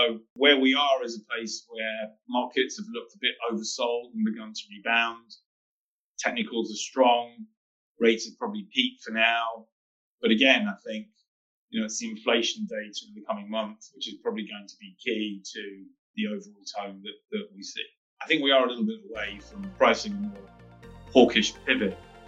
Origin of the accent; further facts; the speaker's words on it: England, United Kingdom; I guess I can get away from saying that as an Englishman